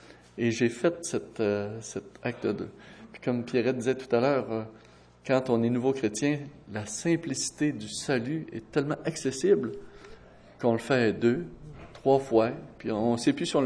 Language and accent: French; Chicoutimi, Quebec, Canada; moi, je suis originaire de Chicoutimi, du Saguenay-Lac-Saint-Jean